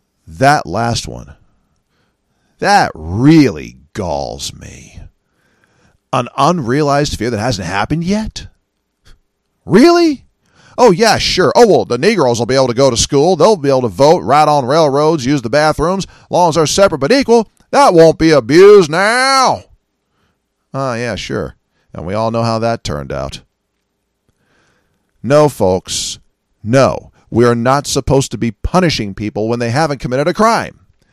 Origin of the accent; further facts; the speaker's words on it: San Francisco, California, United States; like, say, the San Francisco Bay Area, my hometown, or the greater Los Angeles area, where my dad lived for years